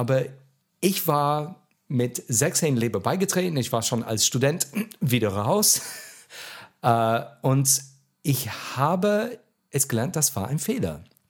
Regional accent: England, United Kingdom; German is a second language; Ich bin, wie man hört, kein Native Speaker in the German. Ich komme aus England

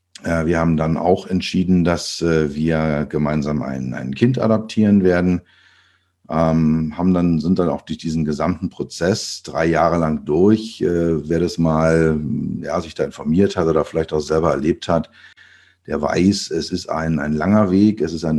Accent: Berlin, Germany; born there; Ich bin geboren in Berlin. Man hört es immer noch, wenn ich rede. You get the guy out of Berlin, but you never get Berlin out of the guy.

